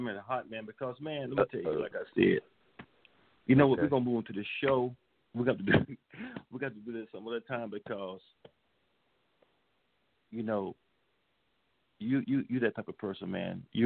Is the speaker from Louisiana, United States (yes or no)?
yes; Louisiana, United States; I'm from Louisiana, okay? From Louisiana.